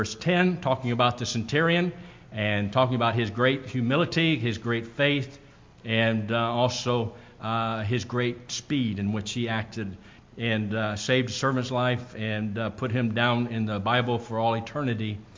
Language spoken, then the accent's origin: English; Midwest, United States; I'm from the Midwest. My home church is there. And we've always kind of stayed in the Midwest.